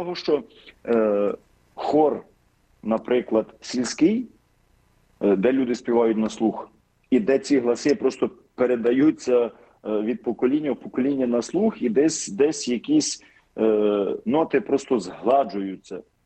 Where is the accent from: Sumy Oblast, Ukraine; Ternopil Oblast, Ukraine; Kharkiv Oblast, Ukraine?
Ternopil Oblast, Ukraine; бо я родом з Тернопільщини, тому все життя до семінарії співав галицькі гласи